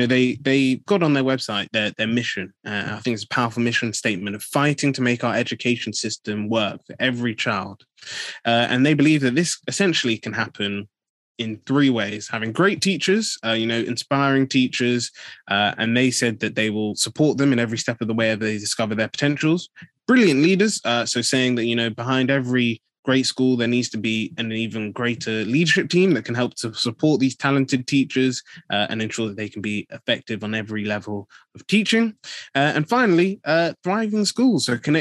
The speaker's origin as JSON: {"language": "English", "country": "Nigeria"}